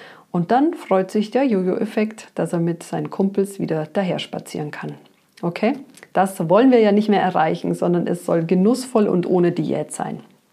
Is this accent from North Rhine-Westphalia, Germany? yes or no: no; Munich, Bavaria, Germany; als Münchner Kind